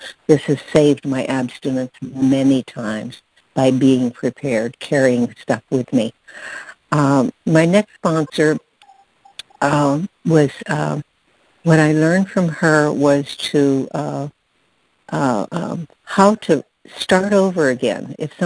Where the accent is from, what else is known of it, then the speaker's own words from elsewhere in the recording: Arizona, United States; from Arizona, compulsive eater.